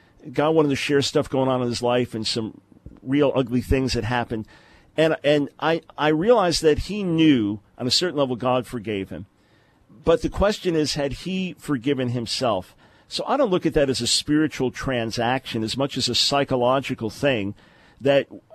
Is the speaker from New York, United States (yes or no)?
yes; New York, United States; I'm from New York. Matt's from California.